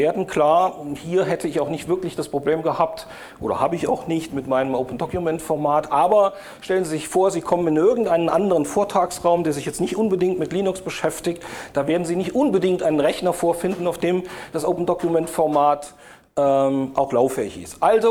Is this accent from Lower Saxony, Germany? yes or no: no; Bitburg, Rhineland-Palatinate, Germany; Ich bin gebürtiger Bitburger.